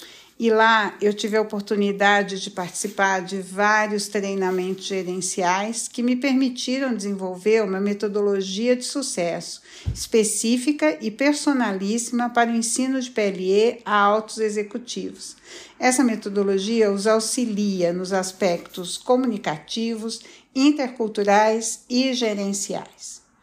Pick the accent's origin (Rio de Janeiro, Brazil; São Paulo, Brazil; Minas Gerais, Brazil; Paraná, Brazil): São Paulo, Brazil; born there; nasci em São Paulo, capital, e fiz os meus estudos aqui também, né?